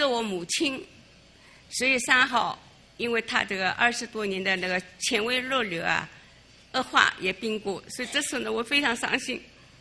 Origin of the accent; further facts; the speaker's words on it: China; born there; 我出生在大陆，我是一个没有任何宗教信仰背景的一个家庭出生的，